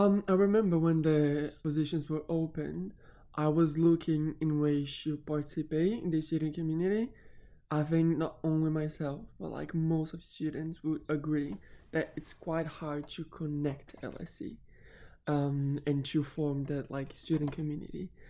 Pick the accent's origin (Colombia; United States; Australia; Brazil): Brazil; I'm from Brazil.